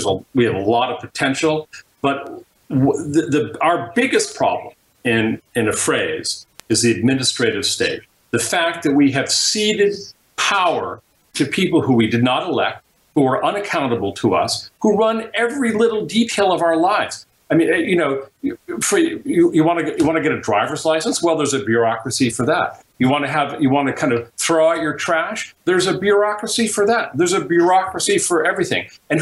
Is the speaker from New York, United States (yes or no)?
yes; New York, United States; I'm from New York.